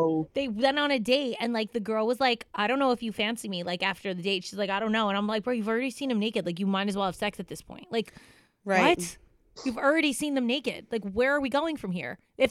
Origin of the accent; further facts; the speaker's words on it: New Jersey, United States; maybe it's because I'm from Jersey and New York and New Jersey guys would literally never make